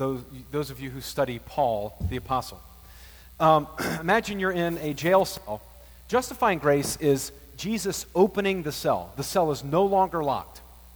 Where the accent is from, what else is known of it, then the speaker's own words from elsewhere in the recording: Slidell, Louisiana, United States; sayings from my pastor that I grew up with in First Methodist in Slidell